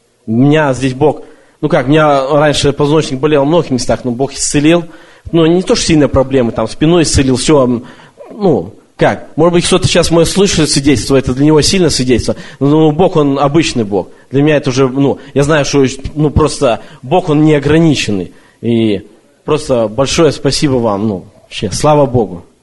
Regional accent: Belarus; now in Massachusetts, United States; Я из Массачусетса … но я как бы сам, ну, с Белоруссии. И я помню, когда еще в Белоруссию в церковь ходил

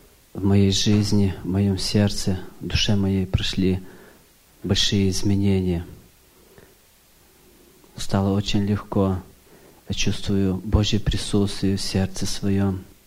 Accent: Sacramento, California, United States; я из Сакраменто.

